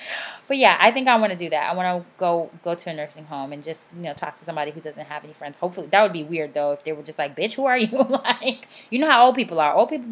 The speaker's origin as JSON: {"language": "English", "region": "the South", "country": "United States", "said": "You know, I'm from the South, so I always say good morning. I'm from the South and my parents are Caribbean."}